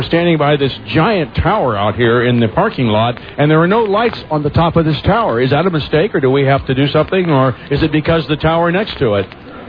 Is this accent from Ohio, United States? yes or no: yes; Cambridge, Ohio, United States; I was growing up in Cambridge, Ohio, and Spook was, you know, pretty much like he sounds now.